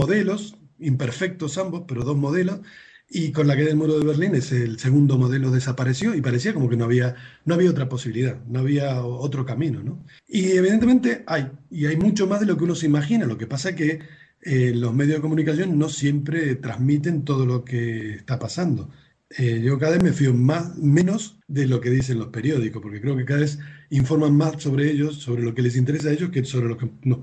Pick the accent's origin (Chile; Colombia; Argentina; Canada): Argentina; yo soy argentino, he vivido las dictaduras militares en Argentina, Lo he sufrido, he vivido bajo regímenes militares durante muchos años de mi vida